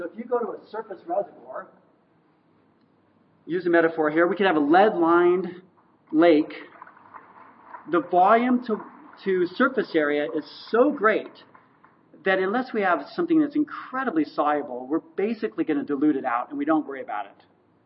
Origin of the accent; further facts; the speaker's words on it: California, United States; I'm from Northern California. I grew up in Northern California, so I think of Southern California as being really bad because they steal a lot of our water.